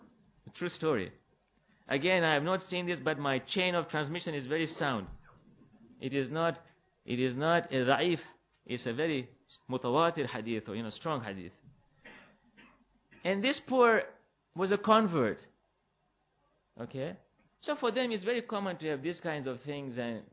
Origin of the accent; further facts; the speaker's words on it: United States; but I, as an American who's sitting here and listening to television